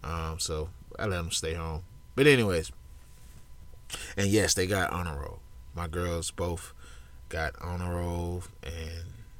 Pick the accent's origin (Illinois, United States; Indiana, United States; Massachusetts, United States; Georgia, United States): Georgia, United States; Atlanta; I was born in Atlanta, Georgia. I still live in Georgia. I've been in Georgia my whole life.